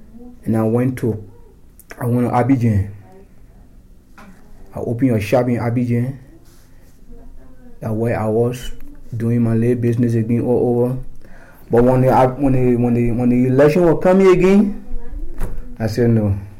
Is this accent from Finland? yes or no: no; Liberia; English is a second language; moved away as an adult; now in United States; I'm from Liberia. When I was leaving this country, you know, before I left the country, it was a war in this country.